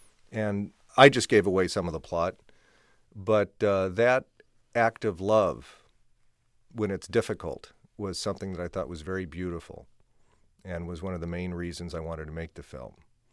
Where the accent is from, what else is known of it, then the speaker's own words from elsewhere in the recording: Omaha, Nebraska, United States; the first three features I did were set in Omaha, and I was trying my hometown